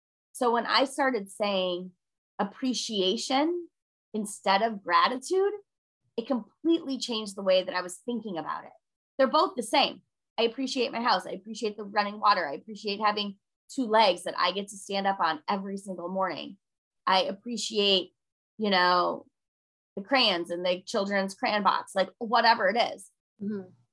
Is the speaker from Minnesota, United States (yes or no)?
yes; Minnesota, United States; now in Washington, D.C., United States; but I'm from Minnesota. I live in Washington, D.C.